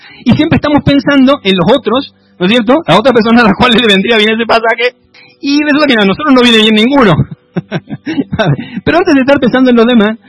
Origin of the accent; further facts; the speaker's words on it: Spain; Claro, yo vengo de aquí de España, aquí no se conduce eso.